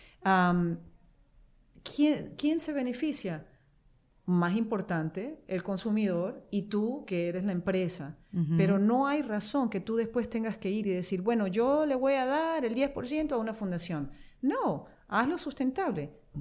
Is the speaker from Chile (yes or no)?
no; Venezuela; now in United States; En los Estados Unidos, no sé, nunca los he contado, pero tengo 31 que salí, 31 años que salí de Venezuela, 32 ya casi.